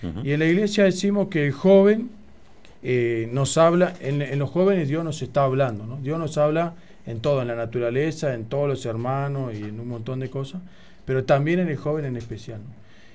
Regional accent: Centenario, Neuquén, Argentina; now in Neuquén, Argentina; Yo soy de nació en Centenario.

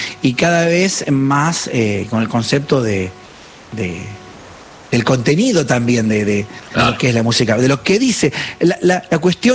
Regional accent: Argentina

